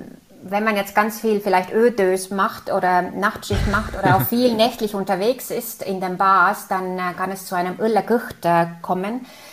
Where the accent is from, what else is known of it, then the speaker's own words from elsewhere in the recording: Estonia; first language Estonian; German is a second language; Das ist unsere Muttersprache und das ist eine finno-ugrische Sprache. Und das sprechen so, also mal so mehr als 1 Million Menschen. Also wir haben insgesamt 1,3 Millionen Menschen in Estland Einwohner und mehr als 1 Million hat die Sprache als Muttersprache.